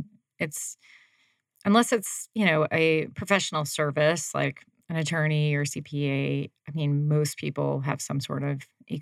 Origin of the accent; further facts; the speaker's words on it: Knoxville, Tennessee, United States; now in Arizona, United States; I grew up in East Tennessee in Knoxville.